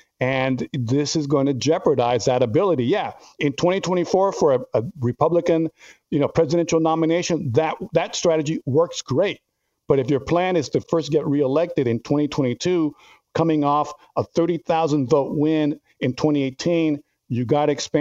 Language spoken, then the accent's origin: English; Miami, Florida, United States; I grew up in Miami. I'm a 305 guy. I spend my weekends down there as I go around seeing relatives and friends